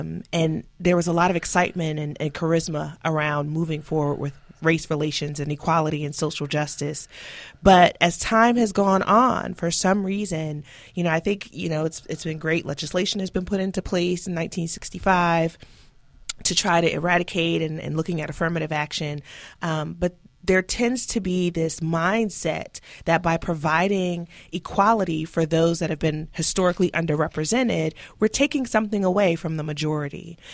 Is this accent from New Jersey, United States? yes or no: yes; Newark, New Jersey, United States; it kills me every time I go back to my hometown of Newark, New Jersey